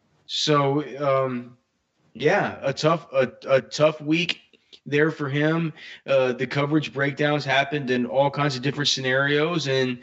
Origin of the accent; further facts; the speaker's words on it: Texas, United States; them knowing that I was from Texas and stuff like